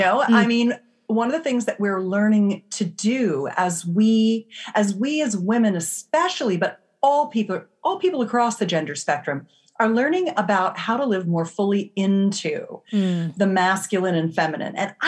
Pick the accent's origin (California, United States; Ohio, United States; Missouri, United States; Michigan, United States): California, United States; I come from the Silicon Valley of California